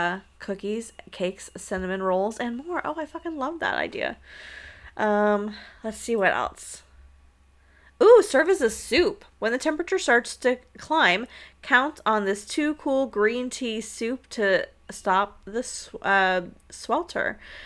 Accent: the South, United States; I'm from the South. We always drank it iced

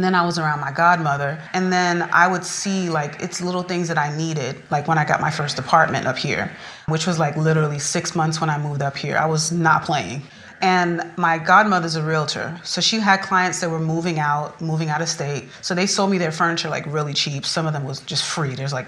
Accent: North Carolina, United States; also born or lived in Dominica / Guadeloupe; now in DC metro area, United States; I'm from Dominica, so I'm Caribbean. Mm-hmm. And I was raised in North Carolina and Guadeloupe, which is a French island neighboring Dominica. And I moved up to the DC metro about, I want to say maybe 6 or 7 years ago.

